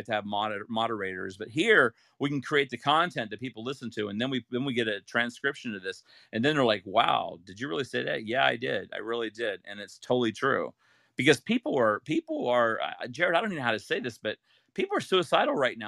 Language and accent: English; Ohio, United States; also born or lived in Utah; I grew up in Ohio and went to college, you know, Brigham Young University, and never, and that's in Utah.